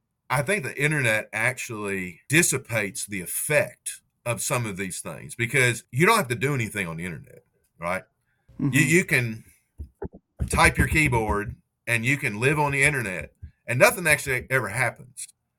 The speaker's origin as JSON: {"language": "English", "region": "West Virginia", "country": "United States", "tie": "born or raised there", "said": "where I grew up in West Virginia, and especially where I was when I was in high school, an area of the state, you know, that attracts a lot of folks who want to get away from, you know, from Eastern urban centers"}